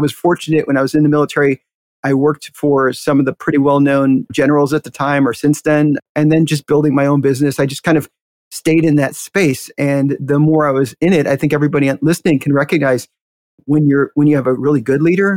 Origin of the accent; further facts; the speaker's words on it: Chicago, Illinois, United States; I grew up on the south side of Chicago, about 138th and South State Street. Youngest of five kids.